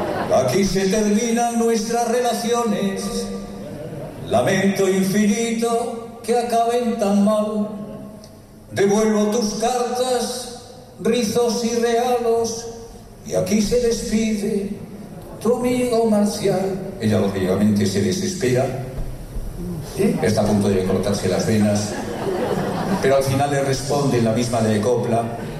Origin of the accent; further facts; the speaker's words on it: León, Castile and León, Spain; una copla que cantamos allá en mi tierra, en León, con los lobos, con los fríos, con las nieblas.